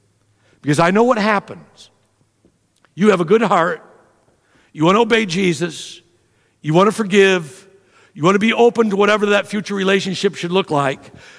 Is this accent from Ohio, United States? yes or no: yes; Archbold, Ohio, United States; He was a farmer in Archbold, Ohio, my hometown.